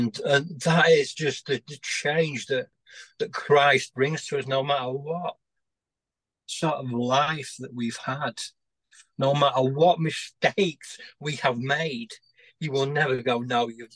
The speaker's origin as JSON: {"language": "English", "region": "Yorkshire and the Humber", "country": "United Kingdom", "said": "I'm a Yorkshireman."}